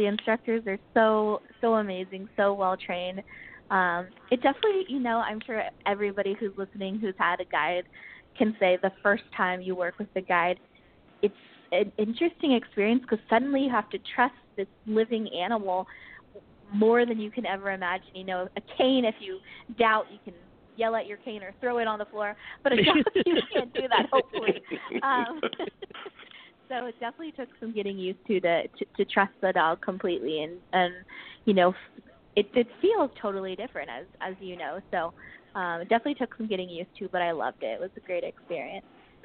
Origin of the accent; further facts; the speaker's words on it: California, United States; that's probably because I'm from California. So, of course, it's a California school, and I grew up in California.